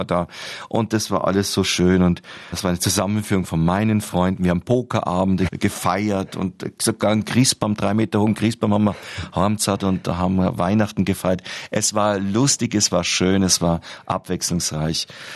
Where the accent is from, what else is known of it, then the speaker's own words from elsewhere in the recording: Austria; Und ich fühle mich in Wien und in meiner Heimat Österreich wieder sehr wohl.